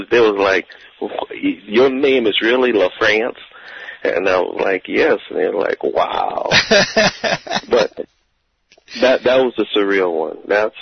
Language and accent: English; New Iberia, Louisiana, United States; also born or lived in New Orleans; I'm from Louisiana. That's home.